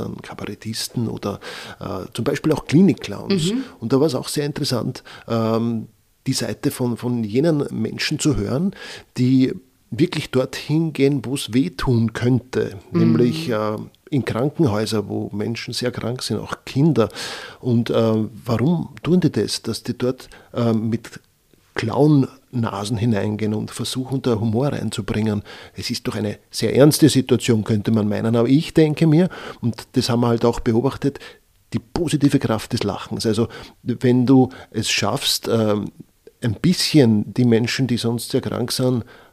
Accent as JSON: {"language": "German", "region": "Vienna", "country": "Austria", "said": "Und ich bin ja auch Wiener, gell?"}